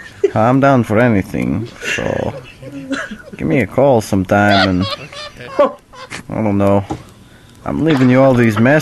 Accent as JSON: {"language": "English", "country": "Russia", "accent": "Russian", "second_language": "English", "lives_now": "Australia", "said": "because I live in Australia. I'm Russian. I sound Russian. I come to you today speaking with Russian accent, but I live in Australia, and I have for many years"}